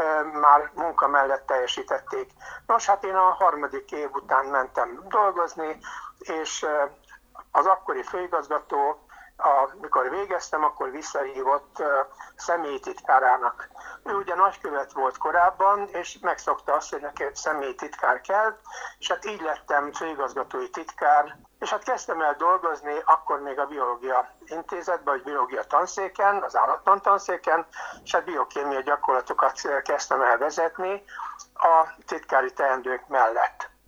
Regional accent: Pest, Hungary; born there; nem idevalósi, nem megyei vagyok, Pest megyében születtem, és hát onnan pályáztam akkor ide

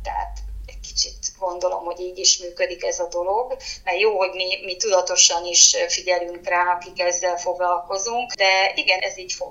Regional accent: Hungary; amitől mi magyarok vagyunk, miért ne jelenhetnének meg azok a motivumok.

